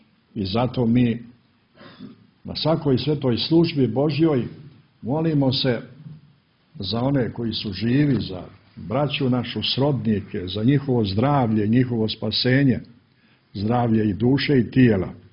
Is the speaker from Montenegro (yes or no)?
yes; Montenegro; Ja vidim u starim kućama ovdje kod nas u Crnoj Gori i u mome selu i ovdje u Katunskoj Nahiji